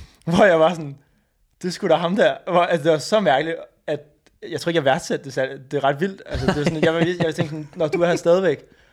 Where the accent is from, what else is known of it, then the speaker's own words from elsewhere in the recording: Ølstykke, Capital Region of Denmark, Denmark; Jeg er fra sådan Nordmidtjylland. Jeg er fra Ølstykke.